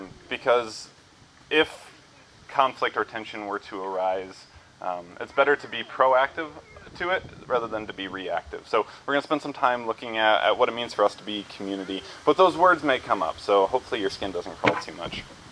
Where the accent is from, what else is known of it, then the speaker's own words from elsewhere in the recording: Indiana, United States; now in South Carolina, United States; Epicenter of Southern culture, I should say, which was a big shock for me growing up in Northern Indiana.